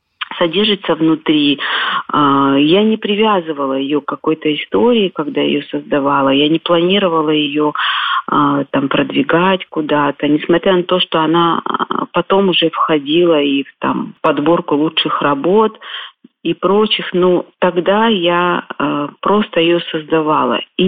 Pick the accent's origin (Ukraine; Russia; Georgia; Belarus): Georgia; Abkhazia; вручение проходило в Доме Москвы, в Абхазии, и на самом деле я очень рада, что именно у себя на родине я получила эту награду